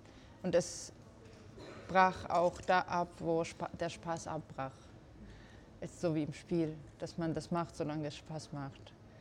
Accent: Georgia; German is a second language; Ich bin hier in Georgien aufgewachsen

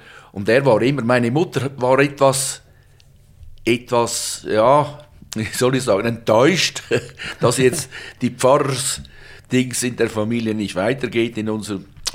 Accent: Zurich, Switzerland; also born or lived in Herliberg; Ich bin geboren am Zürichsee, 1947, in Herliberg, aufgewachsen in Jütikon

